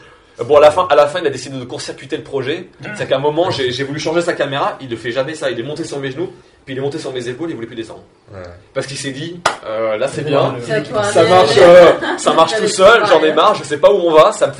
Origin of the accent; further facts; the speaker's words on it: France; Moi, je veux y aller, je suis français, c'est mon rêve